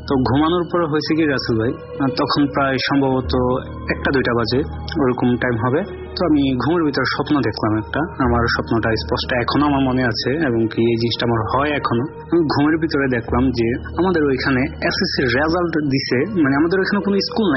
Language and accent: Bangla; Comilla, Chittagong Division, Bangladesh; now in Oman; আমি ওমান থেকে বলছি এবং আমার হোমটাউন কুমিল্লাতে, যে কোনো একটা জায়গায়। তো রাসেল ভাই, কুমিল্লাতে যখন আমি কুমিল্লাতে ছোট থেকে বড় হয়েছি এবং কি কুমিল্লাতেই থাকি অনেক বছর।